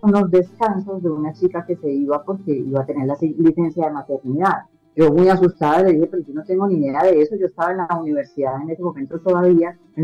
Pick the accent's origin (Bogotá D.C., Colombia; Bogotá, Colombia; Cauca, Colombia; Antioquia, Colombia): Antioquia, Colombia; Medellín; born there; nací en Medellín, no así hace cuánto, pero hace mucho, y volví a Medellín hace poco porque llevaba más de 30 años fuera de Medellín, pero sí, soy antioqueña.